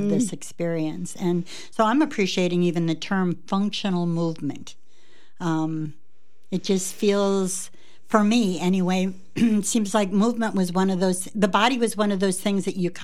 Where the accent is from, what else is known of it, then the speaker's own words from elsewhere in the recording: Iowa, United States; Well, and I'm an Iowa girl, too